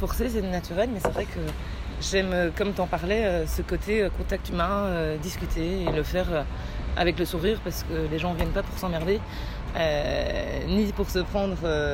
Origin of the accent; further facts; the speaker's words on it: Belgium; now in France; c'est une reconversion, c'est ça, professionnelle et géographique, parce que je suis belge.